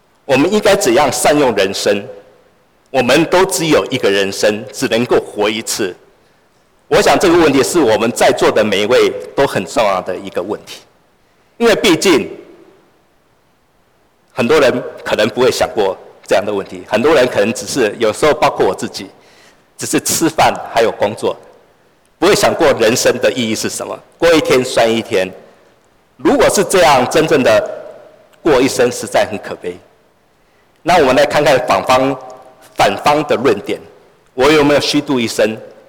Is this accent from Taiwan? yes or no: yes; Taiwan; 我们台湾以前我们在台湾长大，我们常常会在乡下，尤其在乡下，大家都会问说你吃饱没